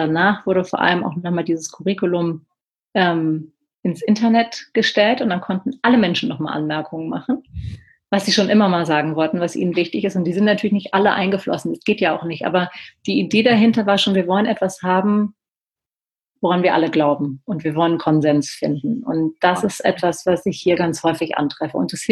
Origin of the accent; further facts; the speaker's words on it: Berlin, Germany; ich bin ja aus Berlin